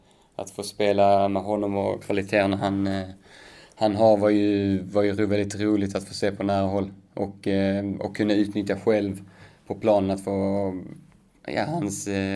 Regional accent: Sweden; Jag är uppvuxen här i Sverige. Född utvuxen, så att och jag säger mig som svensk såklart med påbord därifrån.

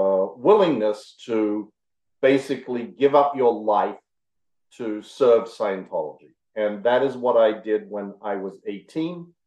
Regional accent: Adelaide, South Australia, Australia; Maybe a dozen. It was very, very small.

